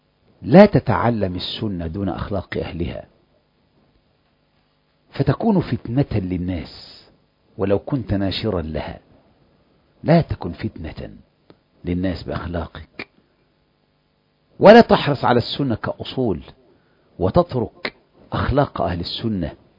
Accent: Egypt; وكلنا كمصريين نعرف هذا

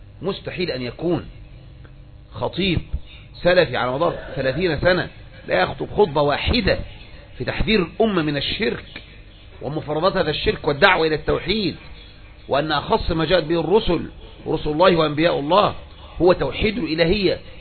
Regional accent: Egypt; ما يوجد بلد على وجه الارض عندنا في مصر الا وتجد فيها قبر يعبد

